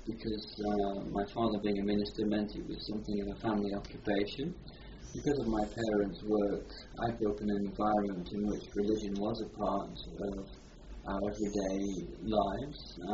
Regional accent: Ollerton, East Midlands, United Kingdom; my family moved to North Nottinghamshire for my father's work. And I suppose I was brought up in the North Nottinghamshire coalfields. We lived in a pit village called Ollerton. And that is where I went to school, first of all to the primary school, then to the secondary school in Ollerton.

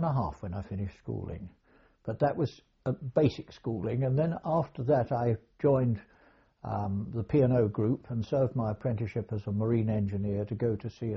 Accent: East Ham, London, United Kingdom; I was born in East London, in East Ham.

